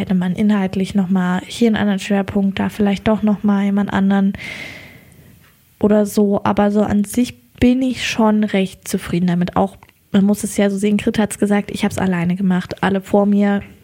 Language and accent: German; Bad Tabarz, Thuringia, Germany; also ich komme ja ursprünglich aus Bad Tabatz